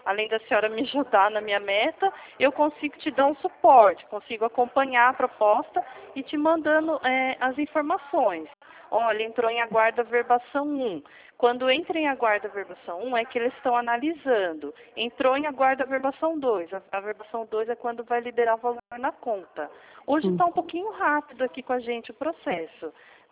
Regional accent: São Paulo, Brazil; Eu sou de São Paulo, não falo do Rio de Janeiro

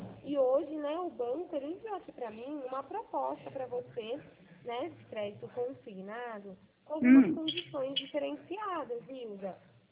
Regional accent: Araras, São Paulo, Brazil; Eu sou daqui de Araras.

